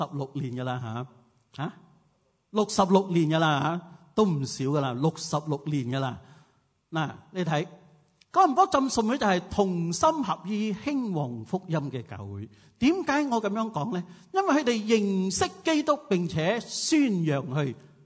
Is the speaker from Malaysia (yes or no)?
yes; Ipoh, Perak, Malaysia; 因为我怡保人都唔去建立教会